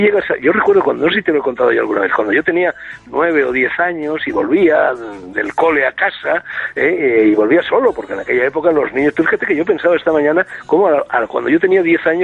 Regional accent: Madrid, Community of Madrid, Spain; yo también soy del barrio de Salamanca, entonces yo te confieso que siempre he sentido debilidad hacia los pijos.

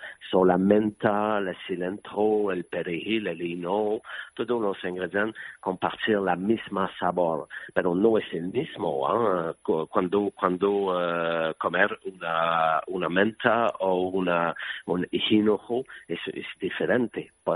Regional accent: Canada; Spanish is a second language; now in Barcelona, Spain; pero vivo en Barcelona desde diciembre. Soy de Canadá, pero vivo aquí. Me gusta España mucho.

